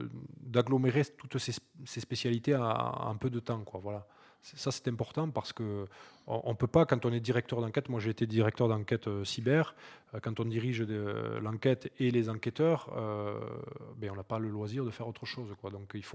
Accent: Occitanie, France; Oui, moi je suis originaire des Pyrénées, du Comminges, donc j'ai toujours fait de la montagne.

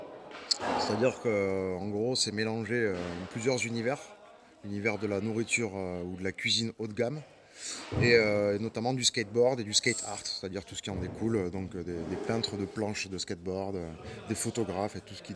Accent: Toulouse, Occitanie, France; Je suis originaire de Toulouse.

